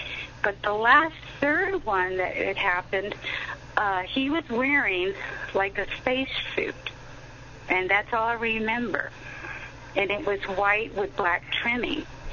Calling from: Arizona, United States; I'm from Arizona.

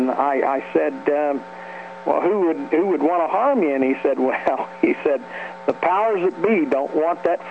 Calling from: Lebanon, Indiana, United States; from Lebanon, Indiana.

